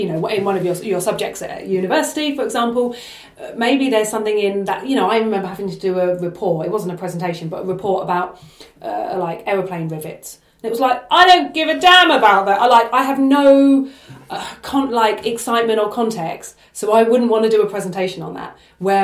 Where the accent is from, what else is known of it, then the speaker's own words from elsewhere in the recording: Folkestone, South East England, United Kingdom; So I grew up in Folkestone.